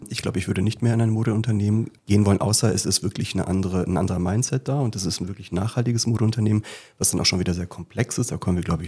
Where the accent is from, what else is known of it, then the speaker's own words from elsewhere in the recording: North Rhine-Westphalia, Germany; born there; Ich bin ganz unprätentiös in Nordrhein-Westfalen im Sauerland auf die Welt gekommen.